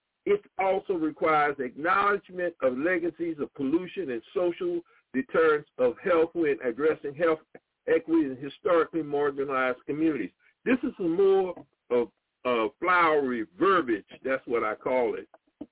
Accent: Dillon, South Carolina, United States; I hail from South Carolina, from the PD area. It's known as the Greater PD area, which is composed of 10 counties. When you hit the South Carolina line, you run into my home county, which is Dillon County. And I was born in Florence and raised in Dillon, South Carolina

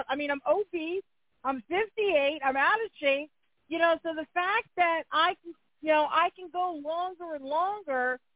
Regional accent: Long Island, New York, United States; When I was a kid on Long Island, and I was in the convent, one of the girls.

